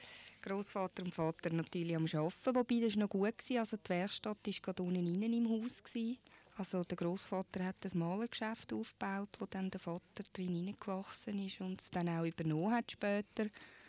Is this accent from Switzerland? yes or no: yes; Zurich, Switzerland; Ich komme aus Zürich seit langer Zeit. Und wir haben auch ein Haus hier in Zürich. Also meine Großmutter hat das Haus erschaffen, sozusagen. Und bis ich 7 war, bin ich in dem Großmutterhaus aufgewachsen.